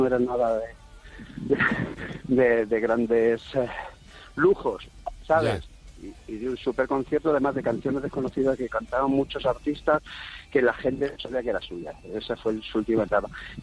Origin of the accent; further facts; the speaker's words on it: Extremadura, Spain; yo no pierdo nunca, yo soy extremeño, tío.